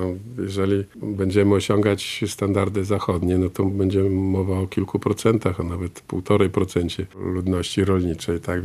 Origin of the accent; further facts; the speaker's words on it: Białystok, Podlaskie Voivodeship, Poland; Ja, ponieważ jestem Białostoczaninem